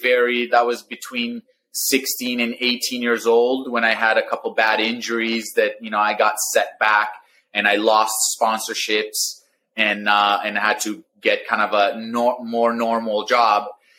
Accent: Italy; now in Maui, United States; So I grew up, I was born in Maui, but raised in Italy. So 2 weeks after I was born here in Maui, my parents moved back to Italy, where my dad is from. My mom is from New York.

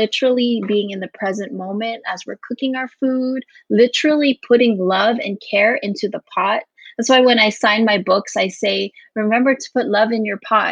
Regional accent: Guam; born there; You know, I was born on Guam.

